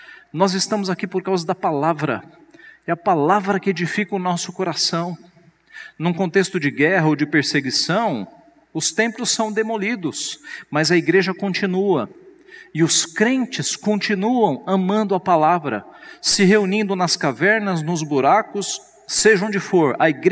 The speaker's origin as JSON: {"language": "Portuguese", "region": "São Paulo", "country": "Brazil", "said": "Nós somos de São Paulo, mas minha família é toda do Ceará."}